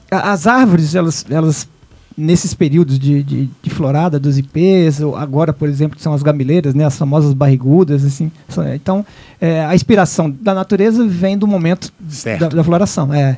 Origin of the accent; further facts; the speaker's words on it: Goiás, Brazil; É, eu sou goiano e vim para cá em 72.